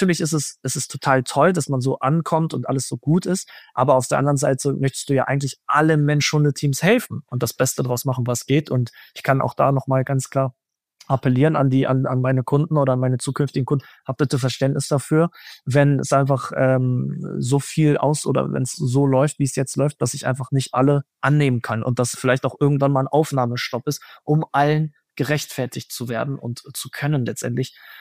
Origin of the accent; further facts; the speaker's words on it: Hannover, Lower Saxony, Germany; ich komme aus Hannover, ich arbeite in Hannover